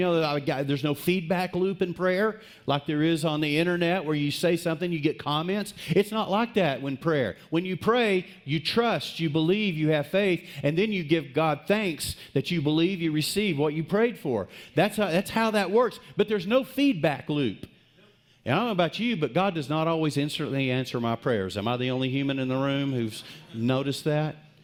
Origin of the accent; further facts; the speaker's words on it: Texas, United States; I was horrible in grammar in college. Obviously, I'm from West Texas.